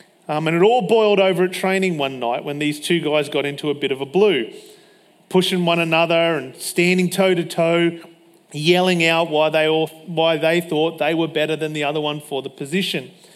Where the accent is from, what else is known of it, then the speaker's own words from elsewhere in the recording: Stradbroke Island, Queensland, Australia; when I moved from Stradbroke Island to the mainland, everyone was playing soccer at school.